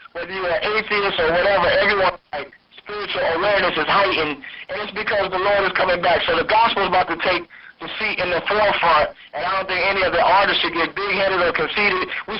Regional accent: New Jersey, United States; I'm from Jersey. Let's get that straight. I am from New Jersey

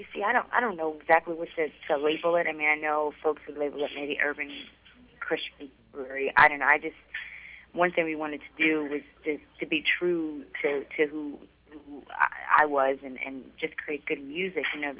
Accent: Brooklyn, New York, United States; You know, but I grew up in Brooklyn, New York, so I've got, like, I'm Puerto Rican again. And then I grew up in Brooklyn, New York, so I've got, like, a mix of influences, you know.

